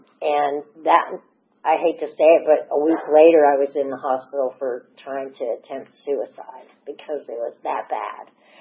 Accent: Johnstown, Pennsylvania, United States; I came from Western Pennsylvania, a place called Johnstown, Pennsylvania. When I was growing up, the culture was my parents had cocktail parties.

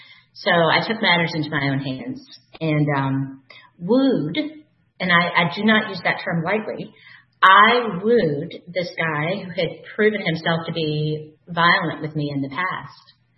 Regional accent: Louisiana, United States; So I grew up in Louisiana, and my father was an alcoholic who was not allowed to drink in the house

